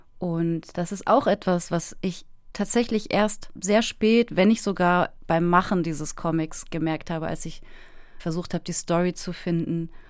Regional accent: Baden-Württemberg, Germany; Also ich bin ja in Baden-Württemberg groß geworden

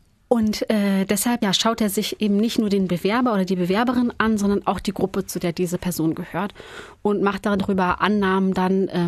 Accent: Steinau an der Straße, Hesse, Germany; Steinau an der Straße, ein Dorf im Kinzigtal in Hessen.

